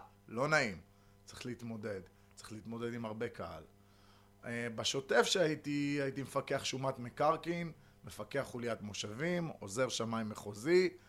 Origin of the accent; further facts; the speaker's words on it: Netanya, Central District, Israel; moved away as an adult; now in Mitzpe Ramon, Israel; אנחנו במקור מנתניה, איפשהו שהייתי בן 20, המשפחה שלי מחליטה לעשות ציונות, ואנחנו אוספים את עצמנו, ועוברים למצפה רמון כולנו.